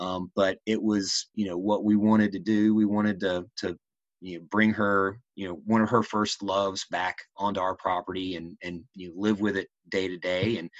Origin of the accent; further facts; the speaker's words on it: Virginia, United States; This is my, you know, these are my roots. I'm definitely a Virginian. I'm definitely a Southerner. Like you said, this is where my roots are. This is where my family is.